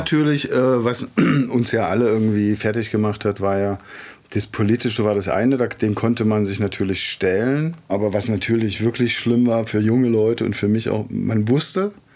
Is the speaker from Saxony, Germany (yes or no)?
yes; Dresden, Saxony, Germany; also born or lived in Dippoldiswalde; Ja, aufgewachsen bin ich in Dresden.